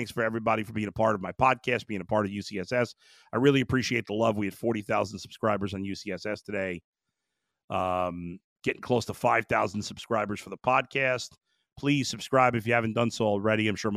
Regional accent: New York, United States; now in Cleveland, United States; I am a Clevelander. I'm a New Yorker, too. I'm both. But I have accepted and embraced, not just accepted, but embraced my inner Midwesterner.

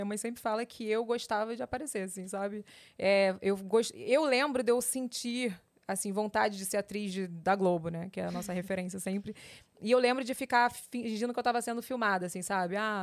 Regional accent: Rio de Janeiro, Brazil; É tudo no Rio, porque eu sou carioca raiz, assim.

